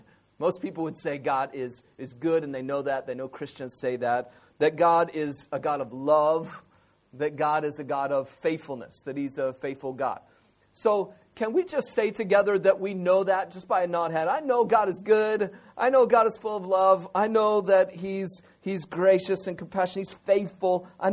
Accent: United States; I'm the pastor of CBIBC. I live down the street. I come from America.

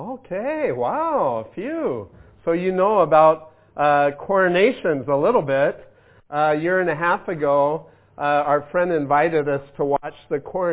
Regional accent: United States; You know, I'm American. We broke away from all the kings and the queens and all.

